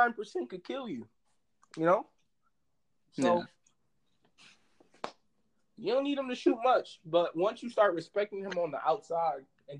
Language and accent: English; Chicago, Illinois, United States; I'm also a Bulls fan because I'm from Chicago.